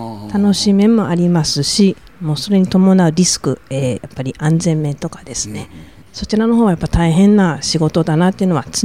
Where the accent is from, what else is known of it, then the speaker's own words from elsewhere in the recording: Fukuoka, Japan; ずっともう福岡生まれ育ちなので、はい、西鉄バスにはずっと子供の頃から乗ってまして